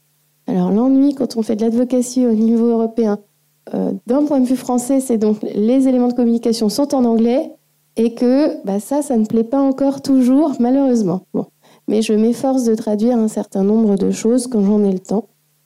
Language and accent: French; France; évidemment, je suis française